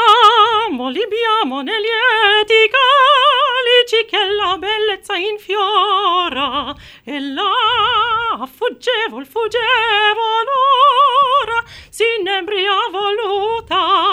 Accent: Kiryat Tivon, Northern District, Israel; התחלתי במקלה בקריית טבעון, שם גדלתי

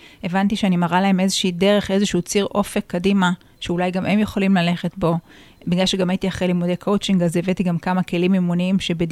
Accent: Haifa District, Israel; ואני בעצם גדלתי בקריות, ילדה חכמה מהקריות

